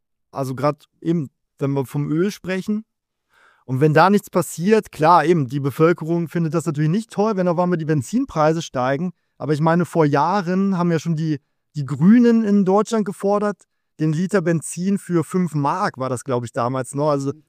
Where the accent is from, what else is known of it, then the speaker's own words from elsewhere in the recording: Switzerland; als Schweizer, auch wenn ich auf dem Land wohne